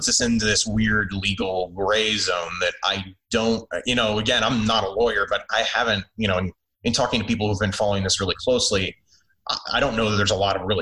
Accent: Illinois, United States; And, you know, my home state of Illinois has probably the most expansive version

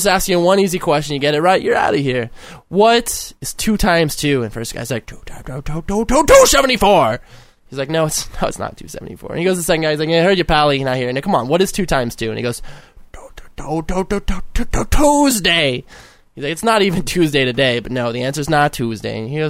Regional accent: Texas, United States; You don't know. I'm from Texas.

